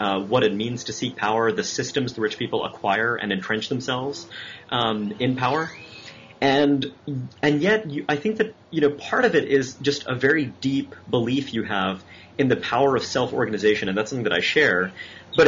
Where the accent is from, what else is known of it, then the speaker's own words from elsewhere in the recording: Brooklyn, New York, United States; I grew up in Flatbush